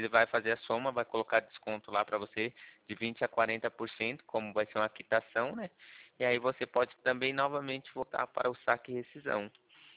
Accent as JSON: {"language": "Portuguese", "town": "Botujuru", "region": "São Paulo", "country": "Brazil", "said": "Eu sou de Botujuru."}